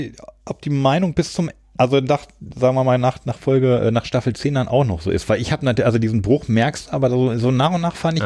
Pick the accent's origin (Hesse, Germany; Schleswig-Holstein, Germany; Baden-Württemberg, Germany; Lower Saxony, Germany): Lower Saxony, Germany; Großburgwedel; ich komme ja aus Großburg-Wehl, was ja wirklich zu der Zeit noch ein sehr, sehr kleines Kaff war. Mittlerweile gilt es offiziell als Kleinstadt, weil es irgendwie die 10.000 überschritten hat.